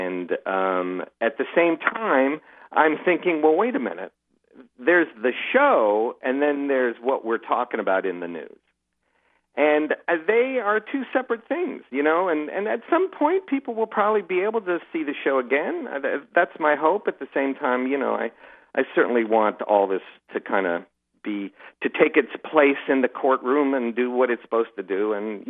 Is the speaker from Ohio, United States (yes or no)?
yes; Ohio, United States; I was raised in Ohio, not a barbecue hotbed, so to speak.